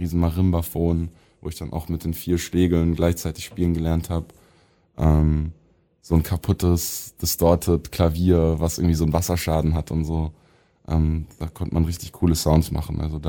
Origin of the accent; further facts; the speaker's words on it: Stuttgart, Baden-Württemberg, Germany; auch meine Eltern nicht gebürtige Stuttgarter sind. Aber es hat mich auf jeden Fall sehr begleitet und ich liebe Stuttgart einfach.